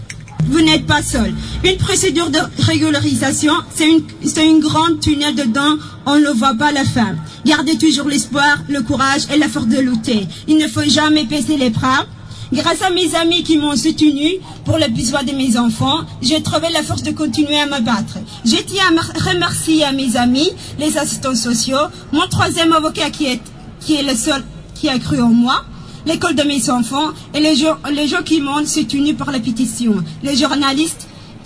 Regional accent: Somalia; now in Belgium; je viens de Somalie. J'ai deux enfants qui sont nés ici et je suis en Belgique depuis maintenant 10 ans.

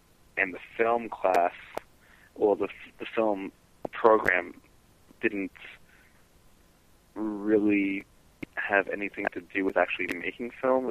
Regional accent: Richmond Hill, Ontario, Canada; Literally 5 minutes away is Richmond Hill, and that's where I grew up. I grew up in Richmond Hill in Toronto, Ontario, Canada.

